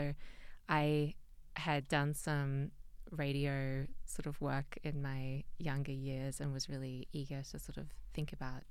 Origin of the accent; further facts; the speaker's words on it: Australia; I'm from Australia, but my dad is Chilean and was a political refugee. And so I'm sort of second generation of that heritage.